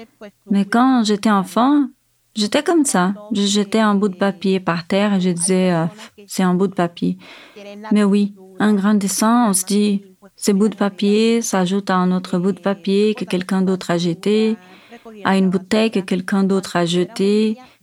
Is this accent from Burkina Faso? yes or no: no; Colombia; now in Canada; Oui, depuis que nous avons quitté la Colombie, notre destination a toujours été le Canada.